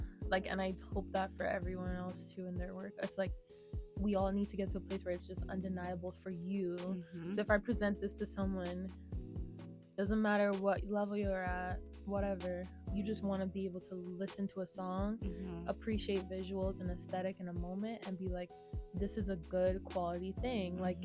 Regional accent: United Kingdom; like I'm British and I don't you just wouldn't know that from hearing me talk and stuff.

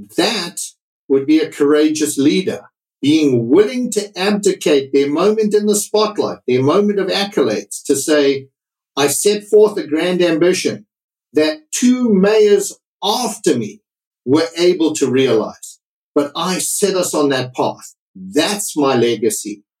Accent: Zimbabwe; also born or lived in United Kingdom; now in Toronto, Canada; My family and I have chosen this city twice. We came here from Zimbabwe. I wanted to come to Toronto specifically.

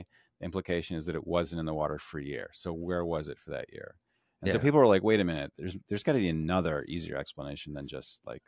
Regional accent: United States; Buoy, because we're Americans, that's how we say it. We're not being dumb, we're just being American, which is maybe the same thing.

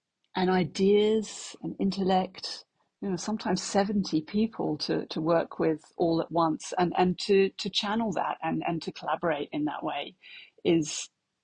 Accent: Australia; also born or lived in London, United Kingdom / Paris, France; I had studied initially in Australia, my home country, and continued studies in London and in Paris

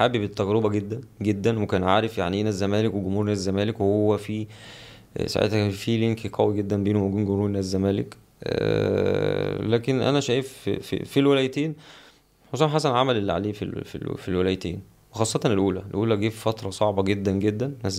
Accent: Egypt; اول سنه كنا اول مصريين نكون موجودين هناك

